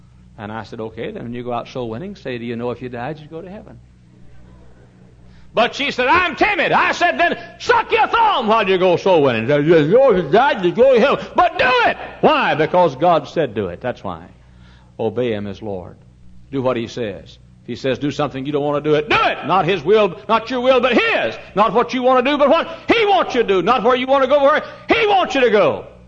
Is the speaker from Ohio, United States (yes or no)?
no; Texas, United States; now in Chicago, United States; I'm a Texan. Texas born and Texas bred. And when I died, I thought I'd be Texas dead.